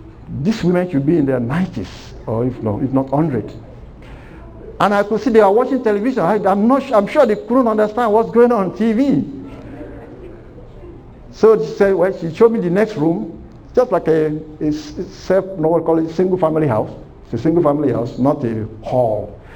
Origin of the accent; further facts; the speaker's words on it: Nigeria; moved away; I was because I came from Nigeria, I've never really, we are not familiar with that, to put people in homes.